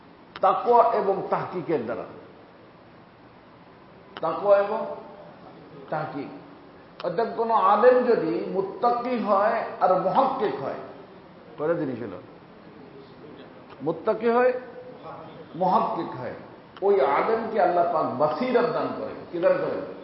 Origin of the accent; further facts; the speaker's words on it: Faridpur, Dhaka Division, Bangladesh; এই যে আমি ফরিদপুরের মানুষ, ফরিদপুরে এসে কিছু বললে আবার রাগ হয় মানুষ, যে উনি তো আমাদের ছেলে